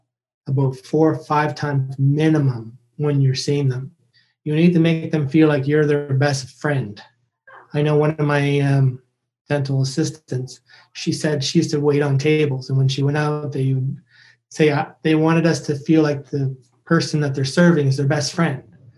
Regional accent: Canada; because of the way I look or because I'm Canadian or whatever

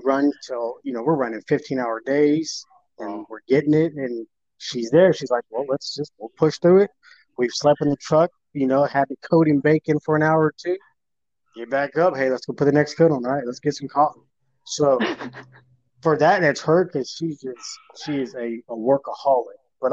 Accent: Las Vegas, Nevada, United States; moved away as an adult; I was born and raised in Vegas. I'm from Vegas

